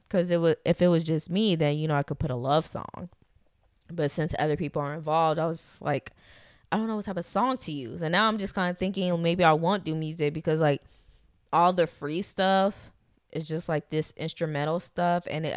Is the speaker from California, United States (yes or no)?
yes; Los Angeles, California, United States; moved away as an adult; now in Texas, United States; So for starters, I was born and raised in Los Angeles. I left LA August of 2022 because my boyfriend and I was like, look, you know, we should move to Texas.